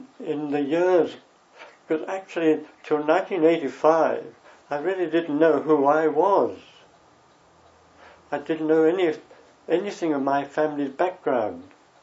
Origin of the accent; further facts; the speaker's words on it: Salford, North West England, United Kingdom; born there; I was born in Salford in Lancashire.